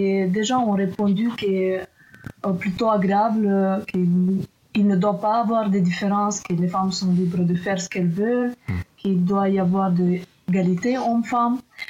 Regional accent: Moldova; now in France; Moi, je viens de la Moldavie, pays de l'Est, et je pensais que, comme nous, on est un pays conservatif

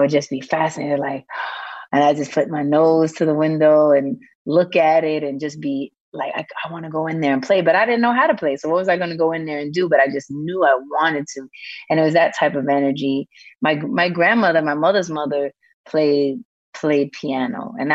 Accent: New York City, New York, United States; Hell's Kitchen and also Harlem.

